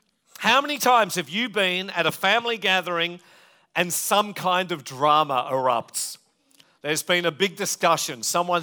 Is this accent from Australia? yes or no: yes; Western Australia, Australia; And I was from Western Australia